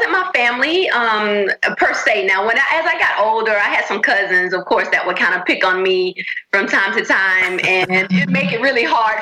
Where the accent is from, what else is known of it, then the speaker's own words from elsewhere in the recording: Augusta, Georgia, United States; So I grew up in Augusta, Georgia, mm-hmm. which is, this is still home.